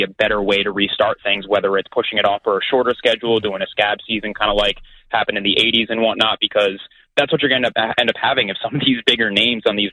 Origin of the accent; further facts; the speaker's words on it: Rhode Island, United States; I'm from Rhode Island and, you know, as a coach and a teacher around